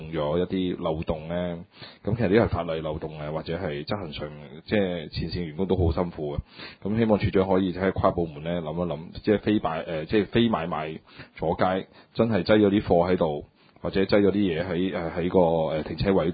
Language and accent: Cantonese; Hong Kong; 咁我哋香港人而家呢就有個投訴文化就越嚟犀利嘅